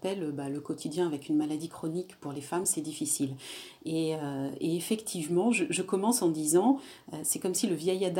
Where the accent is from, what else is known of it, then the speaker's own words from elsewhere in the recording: Réunion, France; Moi, je suis réunionnaise et dans ma culture, les femmes supportent beaucoup sans rien dire non plus.